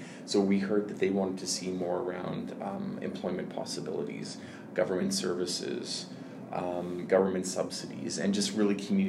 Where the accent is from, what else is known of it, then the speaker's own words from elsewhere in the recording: Alberta, Canada; No, I'm from Alberta, actually.